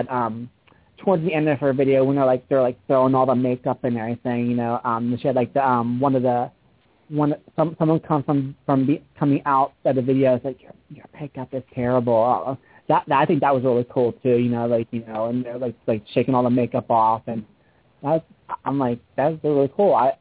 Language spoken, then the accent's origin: English; Pennsylvania, United States; but we're from from the same state. We're from Pennsylvania.